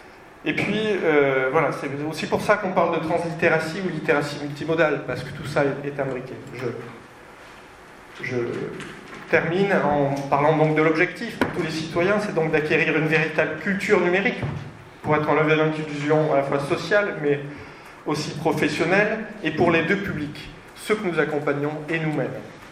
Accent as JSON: {"language": "French", "country": "France", "said": "parce que chez nous en France, je ne sais pas en Belgique ici"}